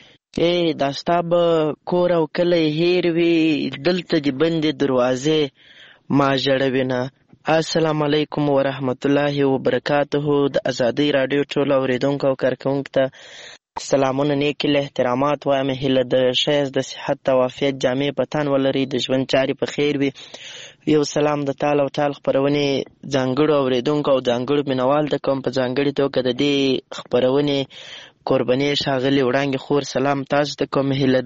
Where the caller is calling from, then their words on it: Lashkar Gah, Helmand, Afghanistan; accent: Helmandi; یو ځل بیا خوشاله يم چې در سره ګډونوالې … هم له هلمند په مرکز لشکرګاه ښار پیغام درته پرېږدم.